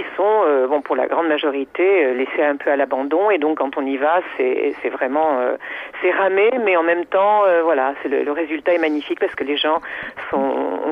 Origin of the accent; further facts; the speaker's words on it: France; ça parle déjà de ma nostalgie de la France, qui est mon pays culturellement le plus présent, puisque j'ai été élevée en France